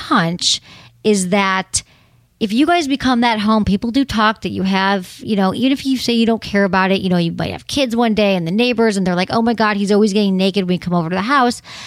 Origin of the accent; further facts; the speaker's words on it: Michigan, United States; moved away; However, I am from the Midwest, and I remember moving to California 25 years ago